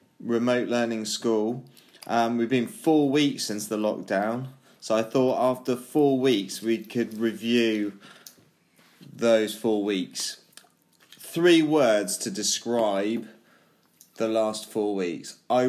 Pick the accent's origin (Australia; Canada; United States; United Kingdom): United Kingdom; Yorkshire and the Humber; also he's from Yorkshire, and we're from Yorkshire, so happy days.